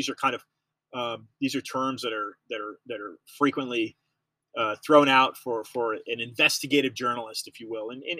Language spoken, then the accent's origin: English; United States; I'm just a guy, I'm just an American citizen